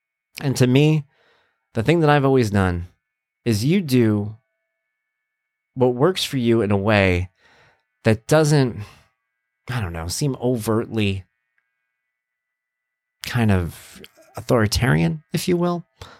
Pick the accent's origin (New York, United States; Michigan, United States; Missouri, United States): New York, United States; New York City; I'm from New York and I remember the stories about Giuliani telling people it's okay, you could breathe the air.